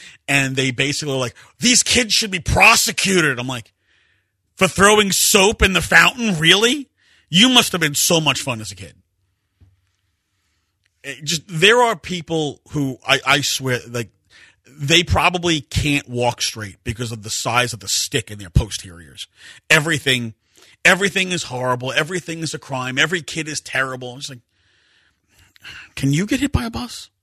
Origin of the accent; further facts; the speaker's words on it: New York, United States; I guess because I'm from New York